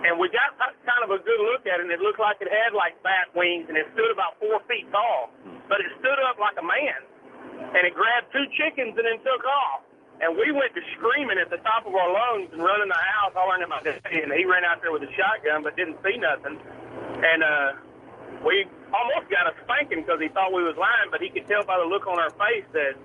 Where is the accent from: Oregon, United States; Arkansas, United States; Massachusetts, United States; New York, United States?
Arkansas, United States; I know I've talked to already 7 different people in my years of growing up in Arkansas